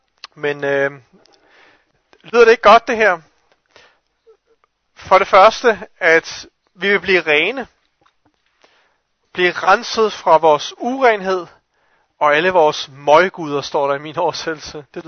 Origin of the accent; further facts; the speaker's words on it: Kolding, Region of Southern Denmark, Denmark; Men nede for, hvor jeg kommer fra i Kolding, der er der nogle af os, vi nogle gange kommer til at begå en synd.